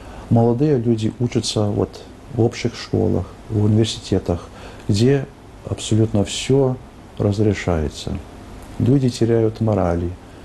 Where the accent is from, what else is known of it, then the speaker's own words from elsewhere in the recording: United States; Я помню, когда я рос в Америке, в 70-х годах